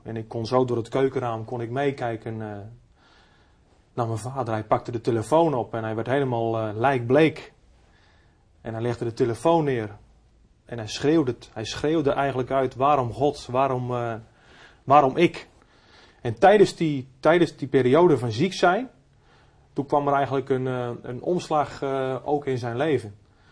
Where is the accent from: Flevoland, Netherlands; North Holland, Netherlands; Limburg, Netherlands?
Flevoland, Netherlands; Urk; Geboren en getogen op Urk.